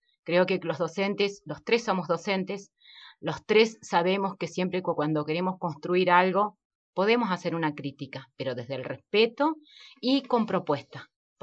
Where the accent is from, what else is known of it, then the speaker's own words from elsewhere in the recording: Jacobacci, Río Negro, Argentina; Yo soy una nacida y criada en este pueblo, estudié, me recibí en mi pueblo, tengo trabajo en mi pueblo